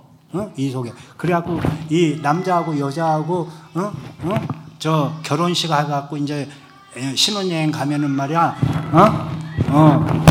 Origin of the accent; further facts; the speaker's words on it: South Korea; 저는 하얀 쪽. 한국 사람이니까.